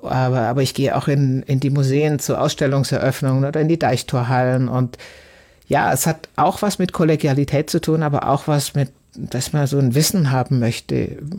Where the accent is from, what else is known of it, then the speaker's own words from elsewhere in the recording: South Germany, Germany; now in Hamburg, Germany; Oder ich komme ja auch aus Süddeutschland und liebe auch die mediterranen Länder